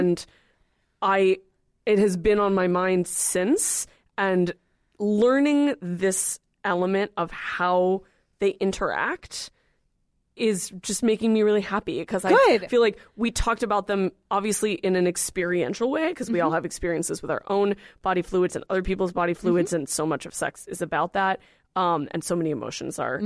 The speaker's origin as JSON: {"language": "English", "region": "California", "country": "United States", "said": "I'm from California, so I know all about this."}